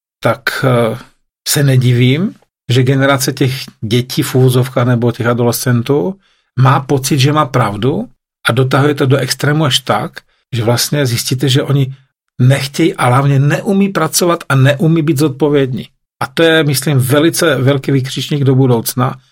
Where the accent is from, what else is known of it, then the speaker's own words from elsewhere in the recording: Slovakia; Já jsem ze Slovenska